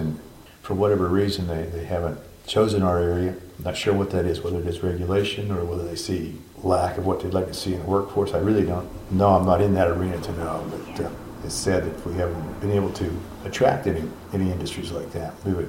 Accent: Meadville, Pennsylvania, United States; I can remember growing up in Meadville

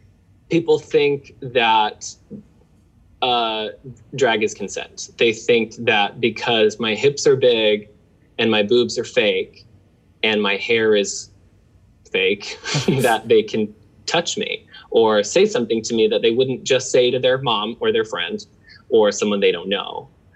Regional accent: Utah, United States; now in New York, United States; I'm from Utah, which is a much more conservative place.

